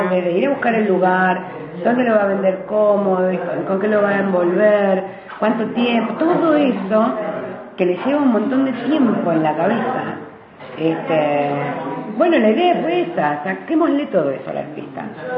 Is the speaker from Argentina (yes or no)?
yes; Buenos Aires, Argentina; now in Patagonia, Argentina; Yo soy de Buenos Aires, hace miles de años estoy acá